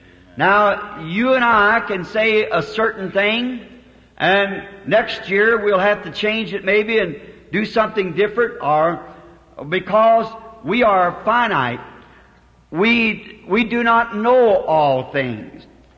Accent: the South, United States; Is it dinner or supper here? I'm a Southerner, and it's supper to me.

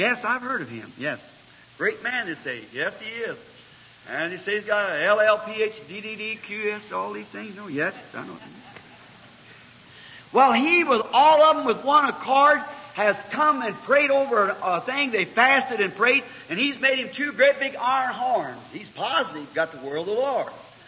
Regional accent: Ireland; My people formerly were Catholic, you know, so being an Irishman.

